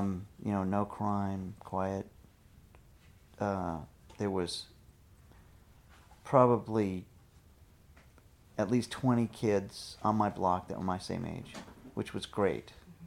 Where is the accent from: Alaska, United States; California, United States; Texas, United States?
California, United States; Davis; we moved to California when I was 5 or 6. And I grew up in Davis, California, where my dad taught psychology.